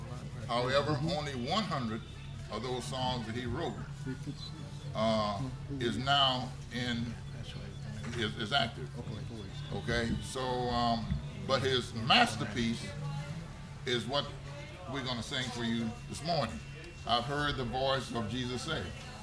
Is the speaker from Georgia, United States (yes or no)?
yes; Georgia, United States; I'm from Georgia, and where I came from, we didn't have farms, because I live right near the Atlantic Ocean, and we did mostly seafood.